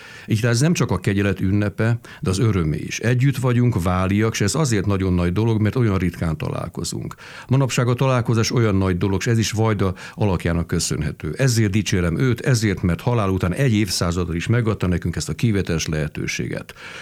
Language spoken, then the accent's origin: Hungarian; Vál, Fejér, Hungary; born there; Mint ahogy én, mint festő is itt születtem, és nem is akarok kilépni ebből a légkörből.